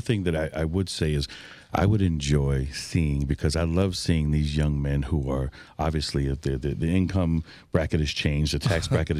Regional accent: Mount Vernon, New York, United States; also born or lived in Boston; I was born there in Boston, but I grew up in, you know, New York, Mount Vernon.

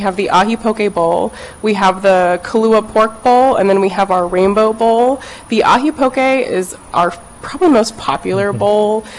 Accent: Hawaii, United States; I'm Hawaiian.

